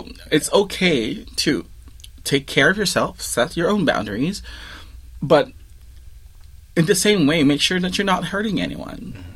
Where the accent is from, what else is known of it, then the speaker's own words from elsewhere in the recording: Philippines; Because, like, growing up in the Philippines, it's what the Filipino Catholicism is about.